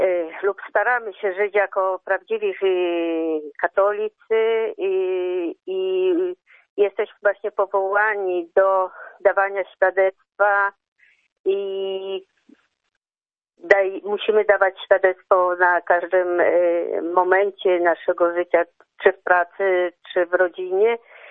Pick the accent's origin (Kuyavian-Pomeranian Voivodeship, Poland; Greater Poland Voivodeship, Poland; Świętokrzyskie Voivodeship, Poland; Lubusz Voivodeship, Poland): Świętokrzyskie Voivodeship, Poland; Końskie; pochodzę właśnie z parafii świętego Mikołaja z Końskich.